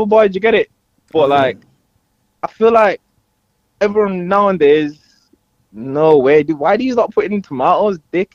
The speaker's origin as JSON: {"language": "English", "town": "Leeds", "region": "Yorkshire and the Humber", "country": "United Kingdom", "said": "So, obviously, like I'm saying, I'm from Leeds, innit?"}